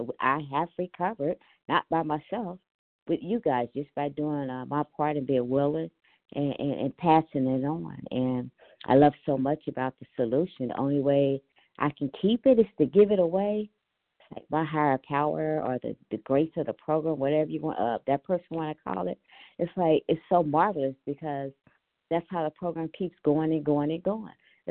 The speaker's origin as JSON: {"language": "English", "region": "Ohio", "country": "United States", "said": "Hi, good morning. I'm from Ohio. Good morning, all."}